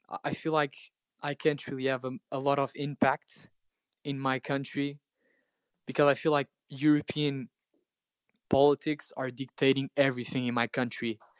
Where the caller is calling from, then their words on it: Portugal; English is a second language; I'm from Portugal. Here in Portugal, the situation is kind of terrible too.